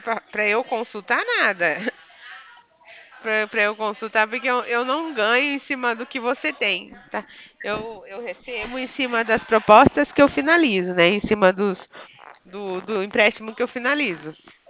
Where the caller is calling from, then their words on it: Paraná, Brazil; Eu falo do Paraná.